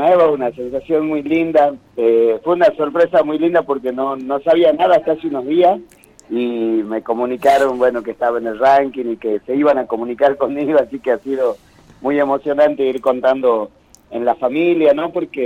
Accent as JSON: {"language": "Spanish", "town": "Humahuaca", "region": "Jujuy", "country": "Argentina", "tie": "born there", "said": "yo soy nacido en Humahuaca, en la ciudad histórica de Humahuaca, ya por la década del 70"}